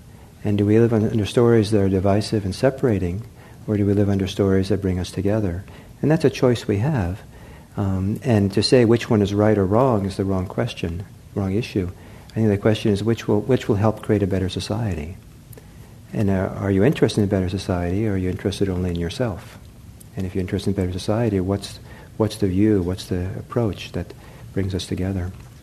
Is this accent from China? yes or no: no; Norway; also born or lived in United States; So I'm originally from Norway, so in 1974 I went back to Norway, 1975 I think.